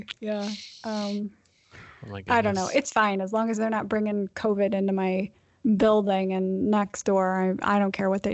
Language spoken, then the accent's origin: English; East Coast, United States; I think because I was raised in the East Coast, I have that, you know, fake aura of pressure that probably is not actually a thing.